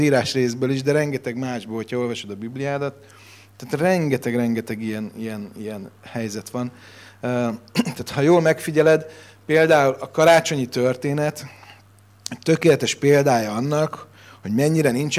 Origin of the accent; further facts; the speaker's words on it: Budapest, Hungary; budapesti vagyok, ott születtem, ott nőttem föl